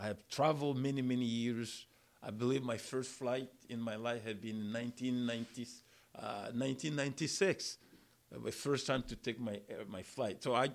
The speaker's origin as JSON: {"language": "English", "country": "Malawi", "second_language": "English", "said": "Coming back, my home country, Malawi, have no ocean there."}